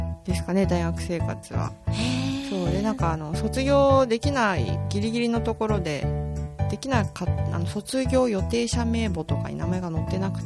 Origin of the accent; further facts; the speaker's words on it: Toyama, Japan; 地元が富山で、富山にいる時に高校時代にテレビとか見て真似してたのがあったんですけど